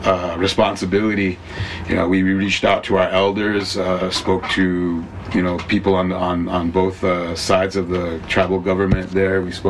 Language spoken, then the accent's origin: English; Taos Pueblo, New Mexico, United States; You know, I mean, I'm naturally from Taos Pueblo. My mom is Mexican, so there's that part of it as well.